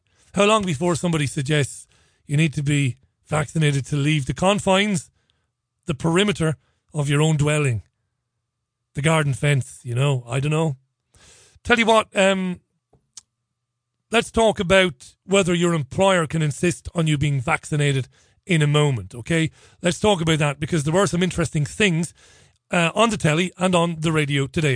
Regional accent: Waterford, Munster, Ireland; I grew up in Waterford.

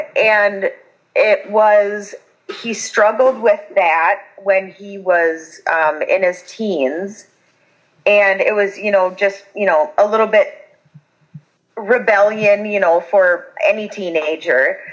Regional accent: Minnesota, United States; But growing up in Minnesota, it's really weird because we see two different sides of it.

